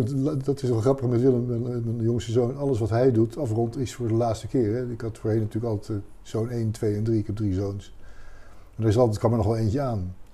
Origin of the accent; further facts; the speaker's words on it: Leidschendam, South Holland, Netherlands; born there; Geboren in Leidschendam, wat me verder ook helemaal niet zegt. Want daar heb ik 7 jaar gewoond.